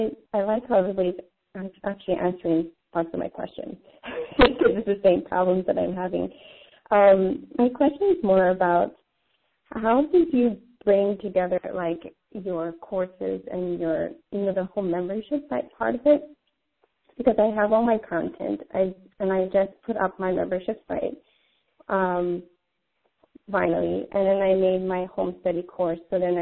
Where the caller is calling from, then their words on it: Hawaii, United States; I'm actually from Hawaii.